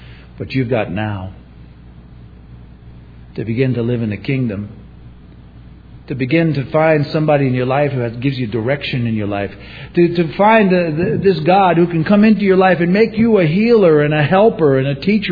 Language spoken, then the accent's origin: English; New York, United States; You know, I came from a family. We come from New York.